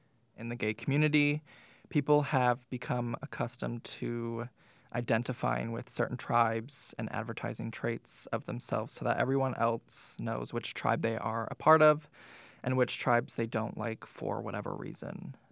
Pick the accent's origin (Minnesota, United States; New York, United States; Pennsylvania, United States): Pennsylvania, United States; Macungie; I'm from Macungie, Pennsylvania.